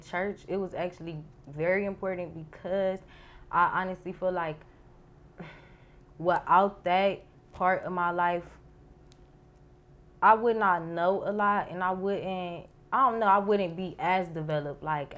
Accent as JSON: {"language": "English", "town": "Cleveland", "region": "Ohio", "country": "United States", "tie": "born or raised there", "said": "So I grew up on Superior with my grandparents. I lived there while I was younger. And then I moved to Maple, Bedford area to move back with my mom"}